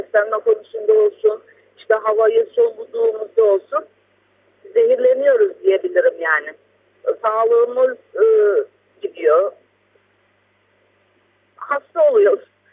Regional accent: Ahmetçeli, Çanakkale, Turkey; ben doğma büyüme Ahmetçeli. Çanakkale Bayramiç Ahmetçeli köyündeyim. Bayramiç'e 13 kilometre bir uzaklıktayım, mesafedeyim kasabaya. Bulunduğumuz alan düz ovalıktır.

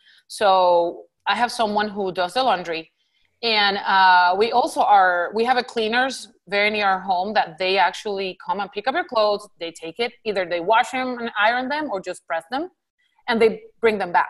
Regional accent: Puerto Rico; moved away as an adult; now in United States; I was born and raised in Puerto Rico. I did my medical school back in Puerto Rico, and I came here after I graduated in 2002. I actually married in Puerto Rico. My husband's also Puerto Rican.

